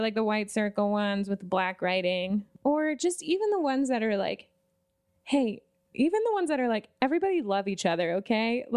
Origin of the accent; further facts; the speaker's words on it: Lander, Wyoming, United States; Lander, we're all from Lander, Wyoming.